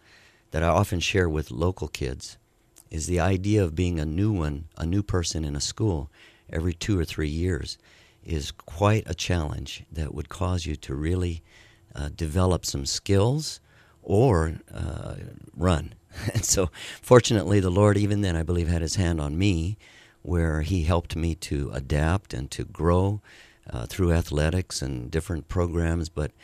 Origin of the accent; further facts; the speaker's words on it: Hawaii, United States; also born or lived in Denver, United States; left Hawaii when she was pregnant for me. Came back to Hawaii when I was just about 11, 12. But from the age of birth in Colorado, Denver, Colorado, to that date